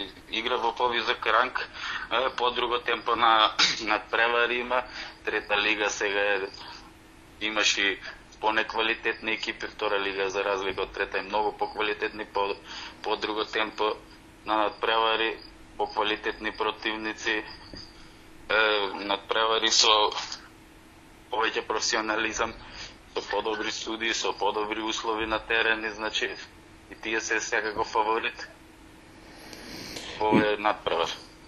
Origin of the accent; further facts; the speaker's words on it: Bitola, Pelagonia, North Macedonia; јас иначе сум од Битола по потекло.